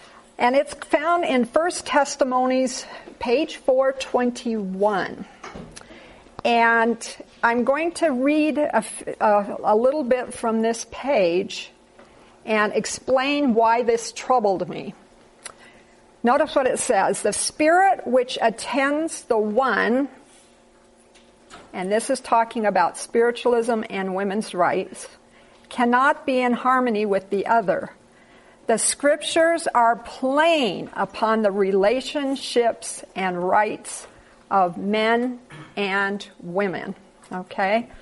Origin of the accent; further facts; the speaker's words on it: Thailand; I was born and reared in Thailand. My parents were missionaries in Thailand for 26 years. I didn't live there for 26 years, obviously, but I spent my whole childhood in Thailand.